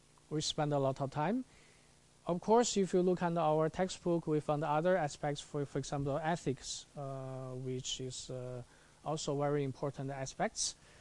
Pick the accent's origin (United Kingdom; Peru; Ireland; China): China; English is a second language; For example, I came from China.